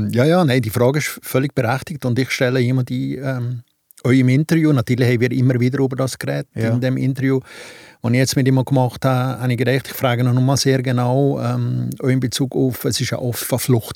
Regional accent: Afghanistan; now in Germany; Ich komme aus dem Hinterland von Afghanistan.

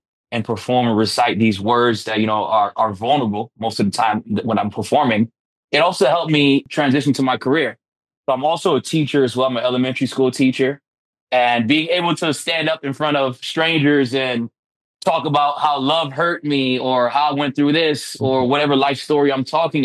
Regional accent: New York, United States; also born or lived in Miami; I've been a spoken word poet for 10 years now. I was born in Miami, Florida. I moved to New York, early childhood.

